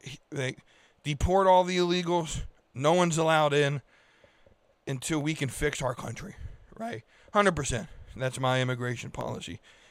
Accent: United States; I want America to thrive because I'm an American

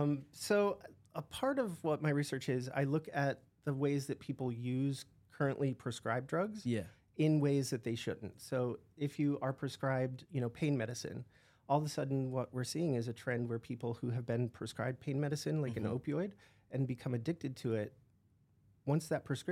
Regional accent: Manhattan, New York, United States; You know, I grew up in big cities. I grew up in Manhattan.

